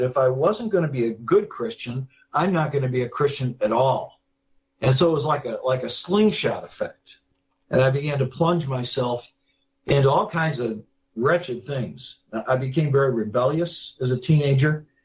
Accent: Hilton, New York, United States; also born or lived in Rochester; And I actually grew up in a small town north and west of Rochester named Hilton, very small

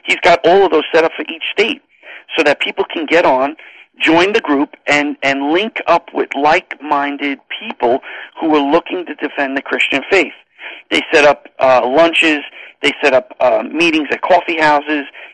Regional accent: New York, United States; I'm not a scholar, as you can tell by the way I speak. I'm from New York. There's nothing, highfalutin about me whatsoever.

